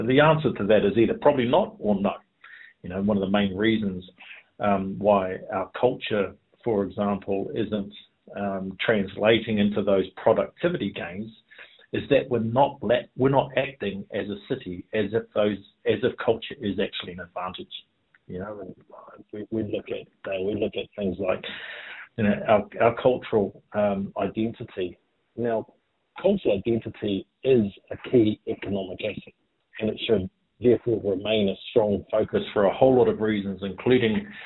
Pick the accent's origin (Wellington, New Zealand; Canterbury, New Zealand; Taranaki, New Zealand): Taranaki, New Zealand; also born or lived in East Coast; now in Auckland, New Zealand; whilst I'm from Taranaki and the East Coast, you know, Auckland is certainly a lot closer to those places than is Melbourne